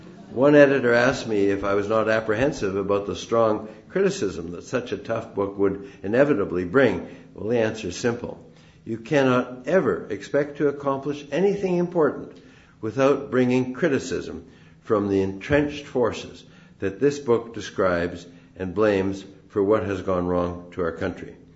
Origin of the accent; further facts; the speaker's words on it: Canada; makes you proud as a Canadian